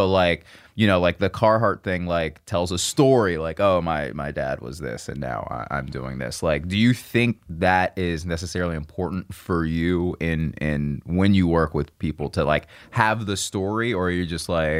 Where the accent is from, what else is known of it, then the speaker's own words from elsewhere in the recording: Georgia, United States; because we're from Georgia